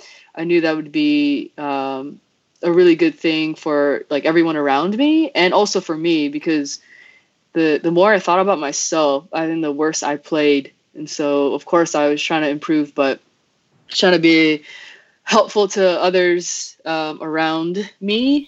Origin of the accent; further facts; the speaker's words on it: Hawaii, United States; I grew up in Hawaii, and you could probably already tell that my grammar is not the best.